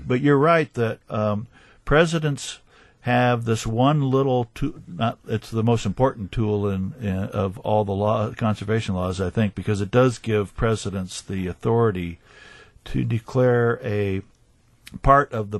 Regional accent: Iowa, United States; I'm originally from Iowa, so I'm not going to sit here and say it's because Wisconsin is so special.

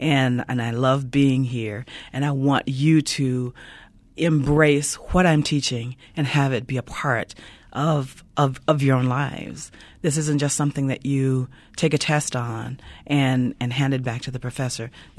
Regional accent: the South, United States; but I tell them that I'm a Southerner, so that when they hear a Southern vernacular coming from my mouth, they know that I can switch cultures.

